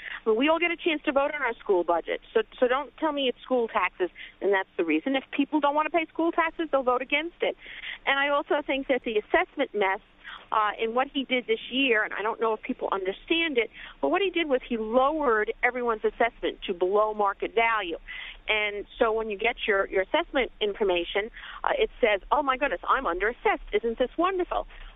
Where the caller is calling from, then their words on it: Lynbrook, New York, United States; I'm from Lynbrook.